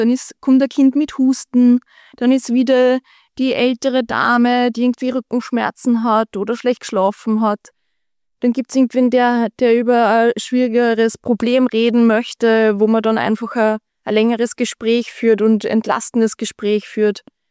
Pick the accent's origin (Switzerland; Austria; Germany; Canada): Austria; Upper Austria; Da gehe ich vielleicht gleich in meine Kindheit zurück am Land in Oberösterreich